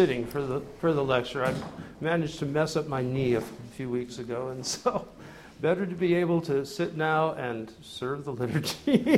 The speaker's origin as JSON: {"language": "English", "country": "United States", "said": "as Americans, growing up in American culture"}